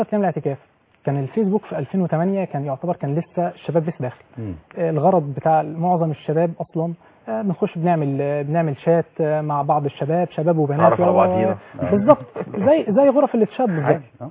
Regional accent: Egypt; بحكم ان انا مصري

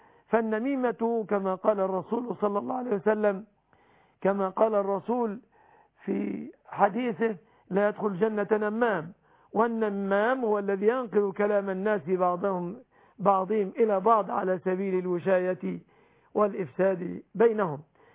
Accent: Egypt; بلادنا مصر

